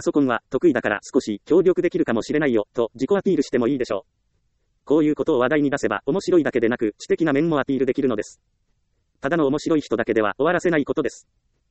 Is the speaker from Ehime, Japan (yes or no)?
yes; Ehime, Japan; 私は愛媛県出身です。